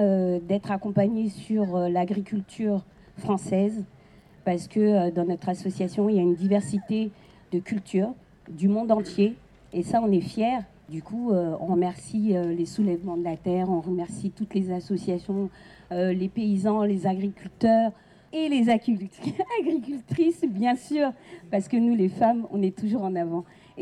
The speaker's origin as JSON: {"language": "French", "town": "Saint-Pierre-des-Corps", "region": "Centre-Val de Loire", "country": "France", "said": "je suis de Saint-Pierre-des-Corps, à côté de Tours."}